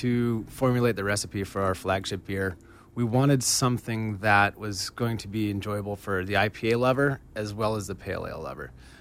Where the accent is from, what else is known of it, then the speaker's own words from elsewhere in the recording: Laguna Beach, California, United States; born there; I was born in South Coast Hospital, lived across the street, and I still live there today.